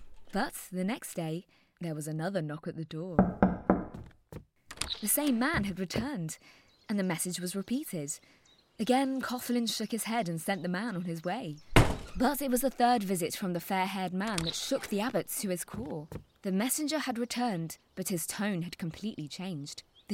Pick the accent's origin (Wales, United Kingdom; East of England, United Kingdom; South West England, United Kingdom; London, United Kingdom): South West England, United Kingdom; although you might not know it from my accent, Somerset is also my home county